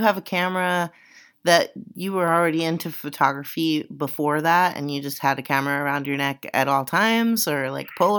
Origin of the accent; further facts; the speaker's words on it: Baltimore, Maryland, United States; I'm from Baltimore, Maryland.